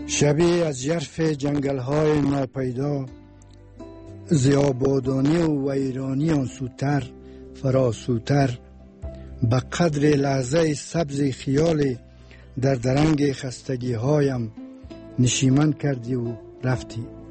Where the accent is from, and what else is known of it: Mazar-i-Sharif, Balkh, Afghanistan; born there